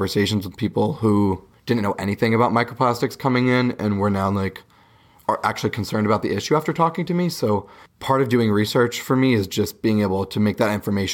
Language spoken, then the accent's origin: English; Berwick, Pennsylvania, United States; My hometown of Berwick, I think, is like a lot of other places in central PA in that agriculture is important